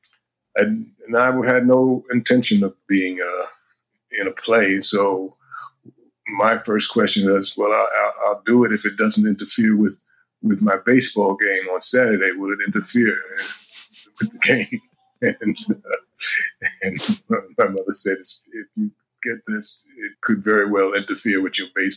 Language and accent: English; Manhattan, New York, United States; as a kid growing up in Manhattan, you know, I was interested in, like I said, ball games, and I was interested in certain degrees of thuggery.